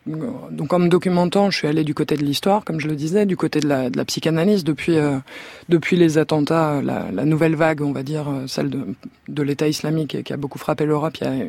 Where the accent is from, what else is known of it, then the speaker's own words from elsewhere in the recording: France; moi je suis française, j'ai 32 ans